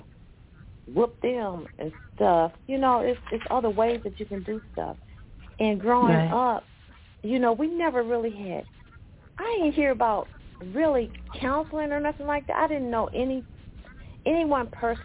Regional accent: Selma, Alabama, United States; I grew up in Selma.

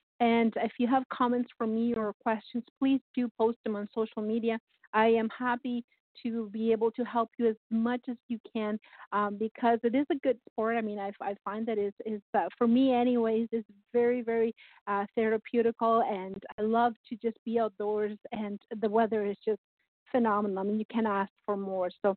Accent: Canada; also born or lived in Brazil; I mean, we're Canadian, we're supporting Canada

